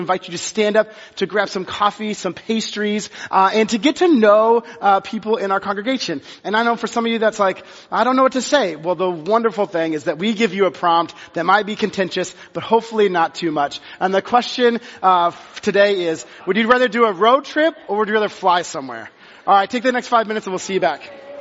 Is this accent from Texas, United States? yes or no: yes; Texas, United States; I grew up in Texas and we had a lesser known thing called Sam's.